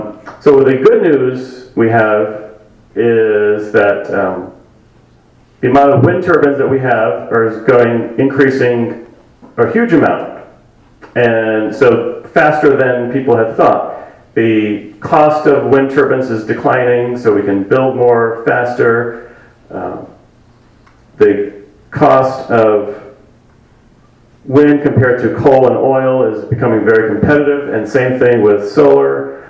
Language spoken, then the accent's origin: English; Massachusetts, United States; I grew up in Massachusetts